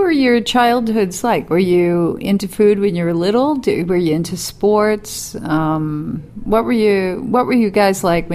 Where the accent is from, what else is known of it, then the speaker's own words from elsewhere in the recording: Brooklyn, New York, United States; but I was born in Brooklyn. And when I grew up, I think barbecue was like a grill to me.